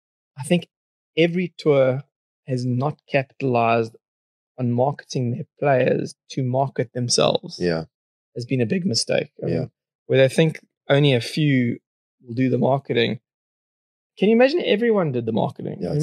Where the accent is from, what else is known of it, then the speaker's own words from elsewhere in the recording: South Africa; as a South African, the weather in London is just a nightmare